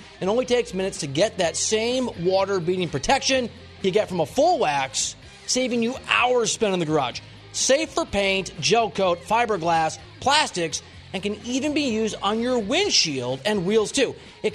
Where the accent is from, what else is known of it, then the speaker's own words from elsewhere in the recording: Iowa, United States; They're the middle of the country where I'm from. I'm from Iowa.